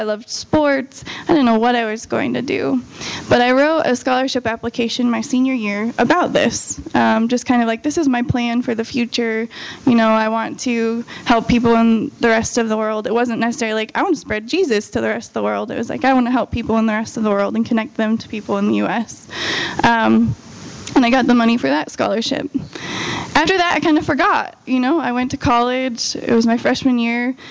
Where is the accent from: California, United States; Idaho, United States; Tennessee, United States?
Idaho, United States; I grew up in Idaho. So anyone from Idaho? Oh, sweet. Okay, one out of a million. we do grow potatoes there.